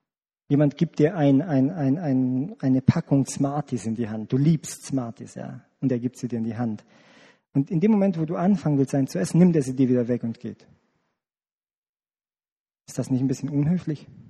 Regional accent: Romania; Ich komme selber aus Rumänien.

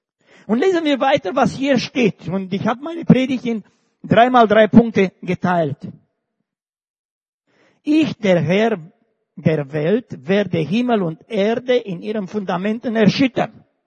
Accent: Romania; Ich lese meistens Deutsch und Rumänisch, ich bin Rumäne.

